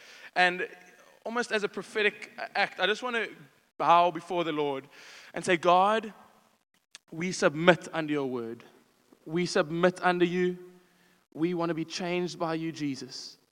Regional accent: Port Elizabeth, Eastern Cape, South Africa; I'm from Port Elizabeth.

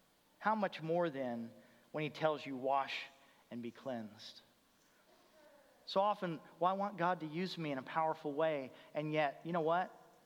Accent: Indianapolis, Indiana, United States; I'm from Indianapolis, if that helps you

